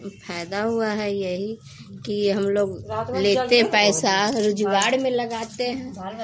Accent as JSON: {"language": "Hindi", "town": "Nursarai", "region": "Bihar", "country": "India", "said": "Noorsarai अम्बनगर।"}